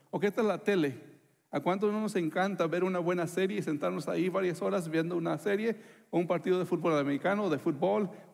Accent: Mexico; Yo soy de México.

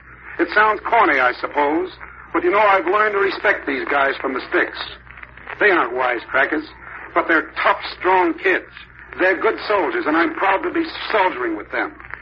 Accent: New York, United States; I was born and raised in New York. I used to think America was a suburb of New York. I had the New Yorkers' contempt for people who lived beyond the Hudson.

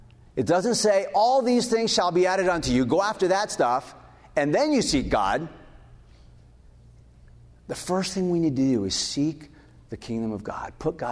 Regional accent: Peru; also born or lived in Ecuador; now in United States; I grew up in Peru, went to boarding school in Ecuador, and I remember when I came back to the States, we lived in Tennessee for 1 year

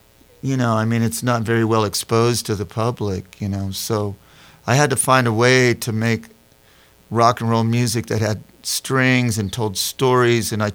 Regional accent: San Antonio, Texas, United States; And it's about my hometown, San Antonio, Texas.

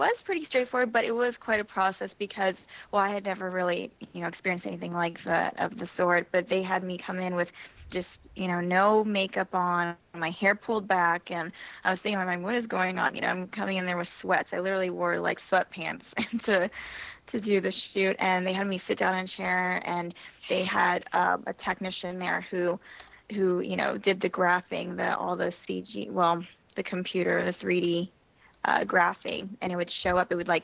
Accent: Niceville, Florida, United States; also born or lived in Georgia; I grew up in Florida and Georgia, really small towns, actually. One of the cities I lived in Florida was called Niceville

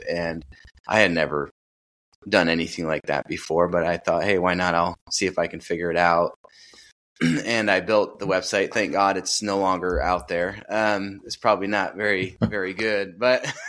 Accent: Michigan, United States; also born or lived in Indiana; And then moved back to Michigan from Indiana. I'm from Michigan in 2014.

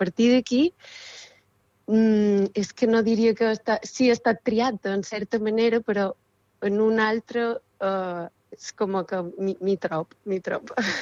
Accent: Valladolid, Castile and León, Spain; Catalan is a second language; now in Mallorca, Spain; Vaig arribar, jo som de Valladolid, i vaig arribar aquí fa ja un parell d'anys, totalment per casualitat.

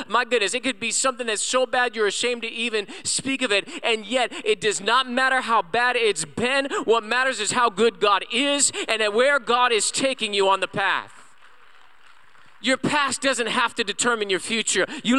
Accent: Moreno Valley, California, United States; I'm just from Moreno Valley, and I just grew up and didn't have the opportunities. I didn't go to college. My goodness, I went to RCC, Riverside Community College.

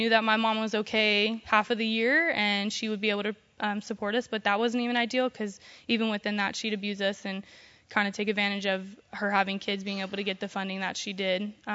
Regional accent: Pasadena, California, United States; also born or lived in Arizona; I was born in Arizona and eventually made our way over to Los Angeles, California, and we decided to stay in Pasadena where we stayed in a shelter there.

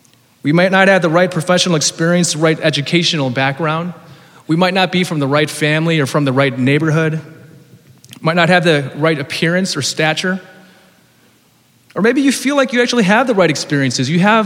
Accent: New York, United States; I find that funny that as a New Yorker, you go to the suburbs and that's where your dreams die.

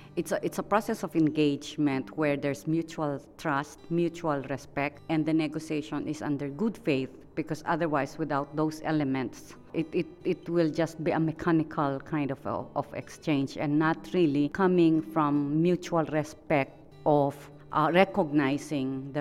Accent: Philippines; Even if you come from Hawaii, I come from the Philippines, we all need to work together

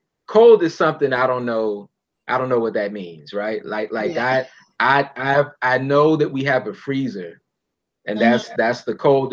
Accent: Fort Lauderdale, Florida, United States; also born or lived in Miami; I'm born and raised in South Florida. I was born in Miami, and it's only been a shift from I was living in Miami, then my family moved to Broward, you know, like Fort Lauderdale.

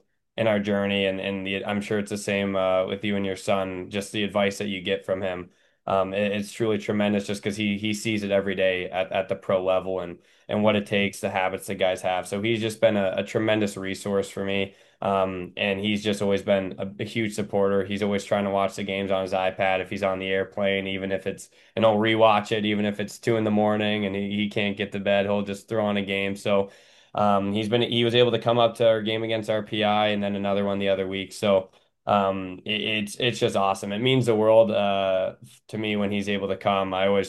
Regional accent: Toronto, Ontario, Canada; growing up in Toronto, most kids are really just focused on the OHL, and that's the dream, that's the goal. For me, just because of my American background and my family, I was always really hoping to go to college one day.

